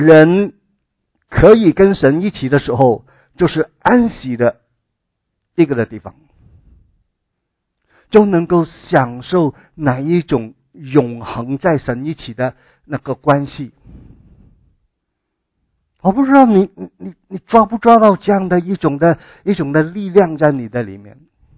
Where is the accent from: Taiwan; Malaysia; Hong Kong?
Hong Kong; 因为我从香港来，对香港的消息还是有点关注。